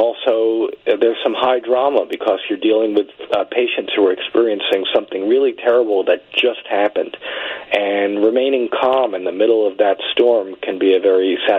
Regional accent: New York City, New York, United States; I grew up in New York City.

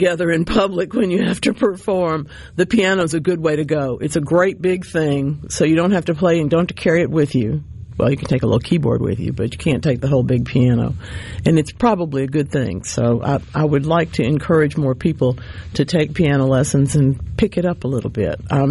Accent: Louisiana, United States; I come from his part of the world, y'all. That's not. I'm from North Louisiana, just like he is.

